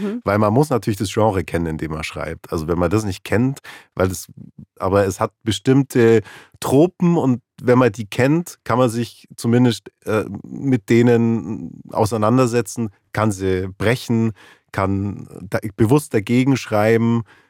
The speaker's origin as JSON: {"language": "German", "region": "Bavaria", "country": "Germany", "said": "ich komme aus dem Allgäu"}